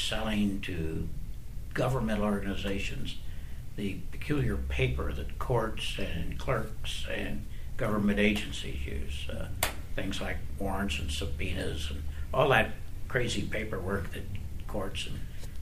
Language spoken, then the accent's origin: English; Lafayette, Indiana, United States; born there; I was born in Lafayette, Indiana.